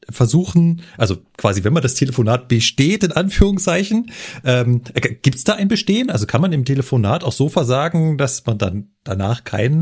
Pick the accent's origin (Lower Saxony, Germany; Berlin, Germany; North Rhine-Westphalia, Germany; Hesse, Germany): Berlin, Germany; ich bin ja eigentlich Berliner und habe mich in München beworben, habe damals ja auch noch in Berlin gewohnt